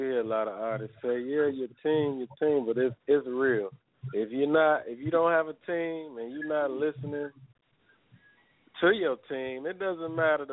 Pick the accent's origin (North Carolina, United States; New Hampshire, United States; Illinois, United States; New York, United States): Illinois, United States; Chicago; that's what you asked me earlier about growing up in Chicago. That's where that growing up in Chicago comes in at, right there.